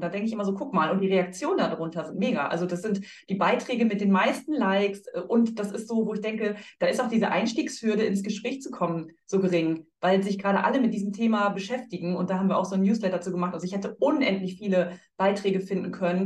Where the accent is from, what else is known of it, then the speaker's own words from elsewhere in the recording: Nordhorn, Lower Saxony, Germany; Ich komme aus Nordhorn, einer kleinen Stadt